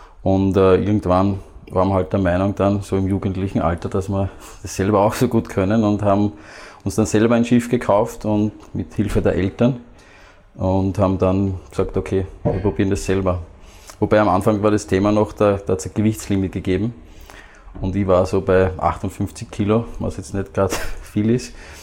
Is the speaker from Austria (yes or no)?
yes; Vienna, Austria; Ja, ich bin hier aufgewachsen in Wien und gar nicht weit weg von hier eigentlich.